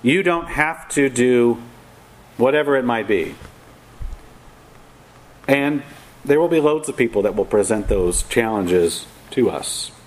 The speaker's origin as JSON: {"language": "English", "region": "Kentucky", "country": "United States", "said": "He was from California. I was from Kentucky."}